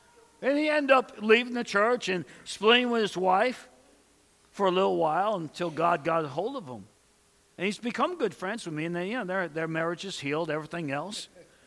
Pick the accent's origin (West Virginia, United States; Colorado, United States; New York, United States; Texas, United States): New York, United States; now in Oklahoma, United States; I'm from New York. Even when I'm not in a hurry, I'm in a hurry, you know? I mean, I live in Oklahoma, but I still have a New York attitude.